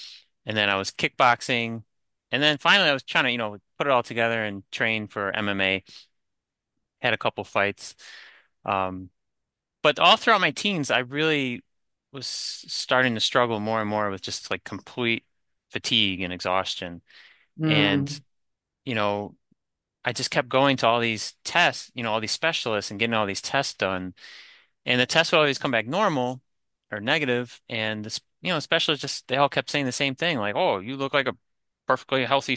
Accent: Buffalo, New York, United States; So yeah, I grew up in Buffalo, New York. So right next to Canada, Niagara Falls. Love it. Beautiful area.

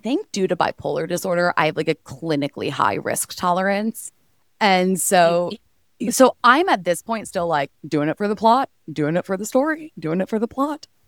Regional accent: Texas, United States; But, like, I grew up in Texas. My family's very, like, safe and, like, regulated about it.

